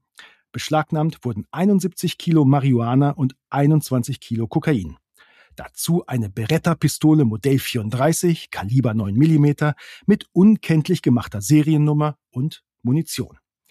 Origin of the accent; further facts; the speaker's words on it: Northern Germany, Germany; Ich weiß, in Bayern und Österreich sagt man China, bei uns in Norddeutschland aber China.